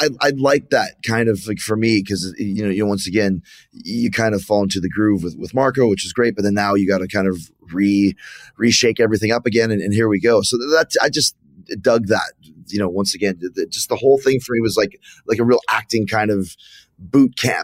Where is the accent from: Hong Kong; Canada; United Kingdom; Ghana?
Canada; And I'm from Canada, so I shouldn't even be selling it, but it was really cold.